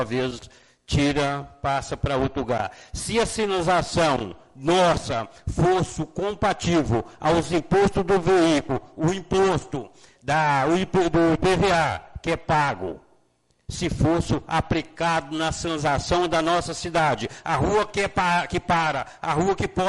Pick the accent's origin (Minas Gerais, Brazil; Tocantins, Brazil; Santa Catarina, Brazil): Tocantins, Brazil; Figueirópolis; born there; todo o povo de Figueirópolis, a comunidade Rainha da Paz, da onde eu nasci